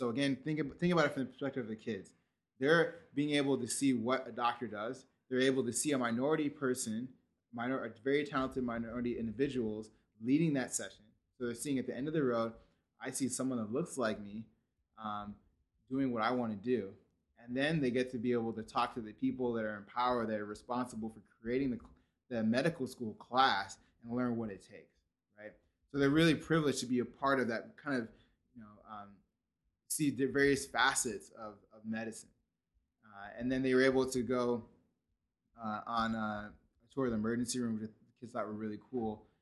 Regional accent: Carbondale, Illinois, United States; So I'm from Carbondale, Illinois, which is like, you know, I grew up thinking that it was like a big city. Then I told someone that it had 50,000 people, and they laughed at me

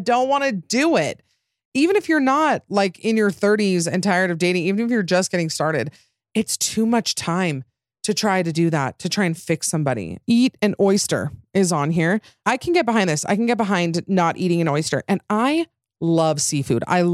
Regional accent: Utah, United States; accent: Utah; Wow, my Utah accent came out there.

